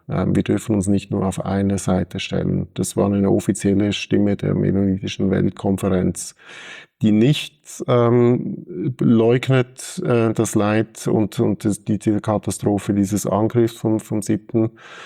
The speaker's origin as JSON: {"language": "German", "country": "Switzerland", "said": "weil wir innerhalb der Täufergemeinden sehr unterschiedliche, auch bei uns in der Schweiz, unterschiedliche Haltungen haben."}